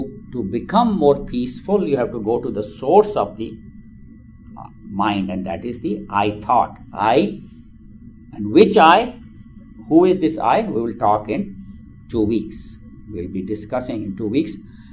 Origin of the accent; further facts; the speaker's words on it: India; And then I'm an Indian, so I'm different from non-Indians.